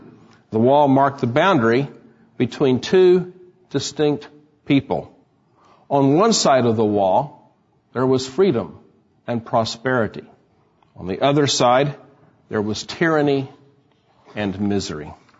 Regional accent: Houston, Texas, United States; now in Dallas, United States; I remember my childhood growing up in Houston without air conditioning.

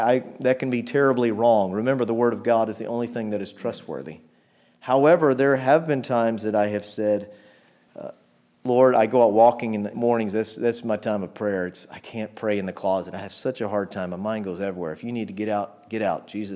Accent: Texas, United States; I mean, I'm a Texan. I'm familiar with cattle prods

